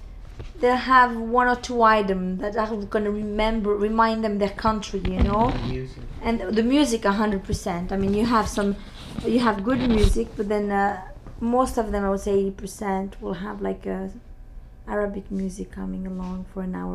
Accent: Tunisia; English is a second language; moved away as an adult; now in Miami, United States

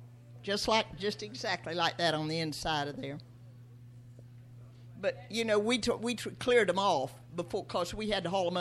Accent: Florida, United States; I'm from South Florida. I was born and raised in the same town my whole life.

